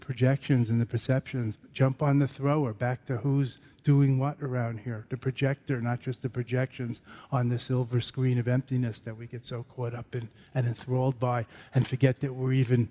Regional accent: Brooklyn, New York, United States; I'm from Brooklyn. We have records again there.

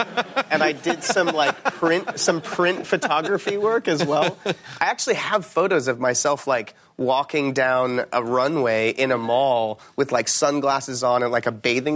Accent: Cedar Rapids, Iowa, United States; I was born in Iowa, raised there.

